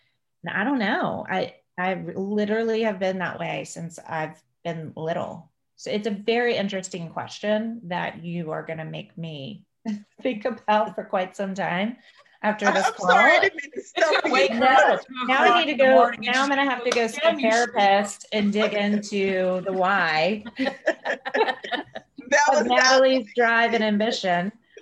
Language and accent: English; Houston, Texas, United States; So I'm from Houston, Texas.